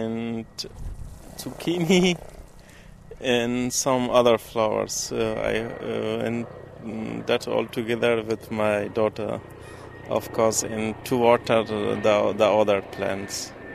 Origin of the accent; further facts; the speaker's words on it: Afghanistan; English is a second language; now in Germany; Originally, I come from Afghanistan. I'm here in Germany since 1992.